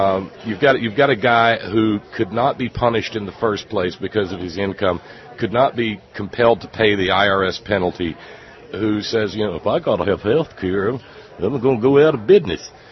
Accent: West Virginia, United States; I come from West Virginia

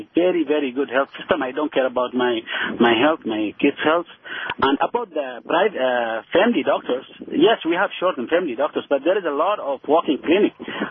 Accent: Yemen; now in Windsor, Canada; Yeah. I came to Canada before 6 years from Yemen, and I would like to speak about the medical system here.

